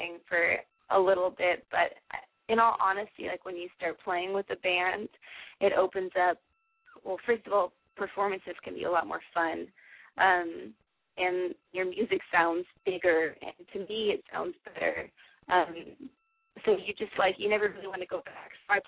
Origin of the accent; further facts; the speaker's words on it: Sacramento, California, United States; Yeah, I am. I'm from Sacramento.